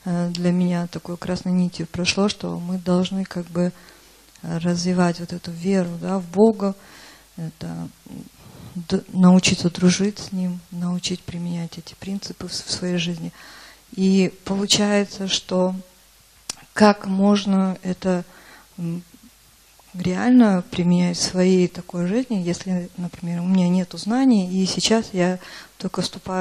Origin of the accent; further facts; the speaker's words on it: Kazakhstan; из Казахстана.